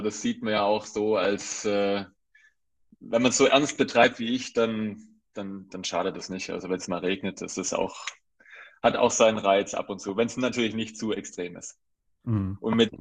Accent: Heidenheim, Baden-Württemberg, Germany; Und dann bin ich auch in Deutschland aufgewachsen, in Region Heidenheim, auch zur Schule gegangen, Gymnasium

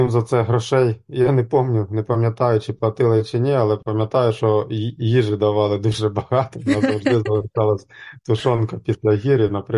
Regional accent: Bila Tserkva, Kyiv Oblast, Ukraine; Я сам з Білої Церкви родом, це невеличке містечко біля Києва.

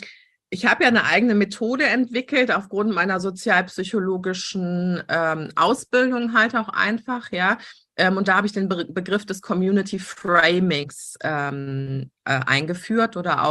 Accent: Rhineland, Germany; Aus dem Rheinland. Also ich habe im Ruhrpott studiert, aber ich komme aus dem Rheinland, ja.

